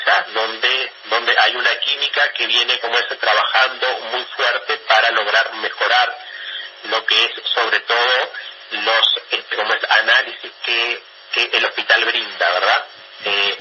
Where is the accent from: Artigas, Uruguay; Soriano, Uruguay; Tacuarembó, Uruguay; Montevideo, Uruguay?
Tacuarembó, Uruguay; Yo soy oriundo de, como es, Tacuarembó ciudad. O sea, nací en Tacuarembó, como es rural, digo, pero hace años que vivo en la ciudad de, como es, Tacuarembó.